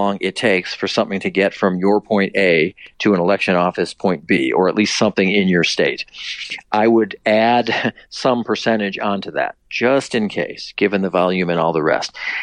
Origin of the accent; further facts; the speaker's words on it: Minnesota, United States; So I'm from Minnesota, and our relationship with our state folks